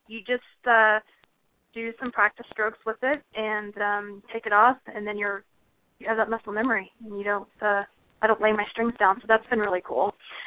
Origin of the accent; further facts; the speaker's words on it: Houston, Texas, United States; he's from Houston or spent a lot of time growing up in Houston, which is where I'm from.